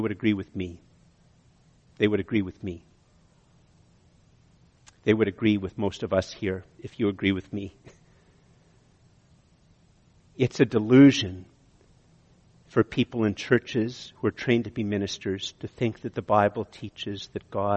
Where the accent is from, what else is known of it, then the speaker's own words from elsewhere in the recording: Canada; maybe the fact that I'm Canadian